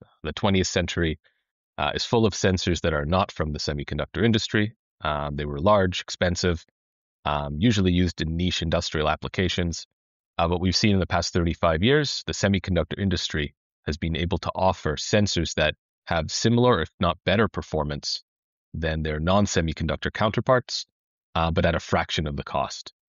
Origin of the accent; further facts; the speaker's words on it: Canada; moved away as an adult; now in Germany; I'm from Canada, but chemist, a PhD, did my PhD in Canada, and then moved to Germany to run a group at Max Planck.